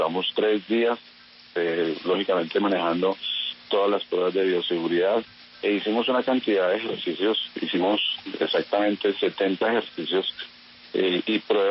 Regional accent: Zipaquirá, Cundinamarca, Colombia; nosotros somos de Zipaquirá

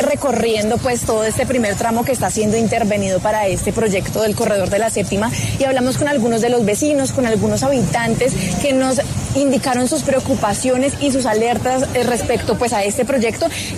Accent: Bogotá, Colombia; se lo digo también yo como bogotana

